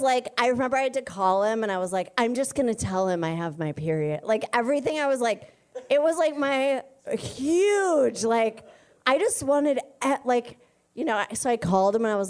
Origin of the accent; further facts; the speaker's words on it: New Hope, Minnesota, United States; I grew up in a suburb of Minneapolis called New Hope.